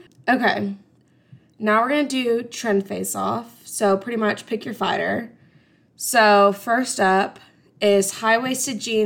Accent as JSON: {"language": "English", "town": "Austin", "region": "Texas", "country": "United States", "said": "But we live in Texas. I'm from Austin, so it doesn't get very cold"}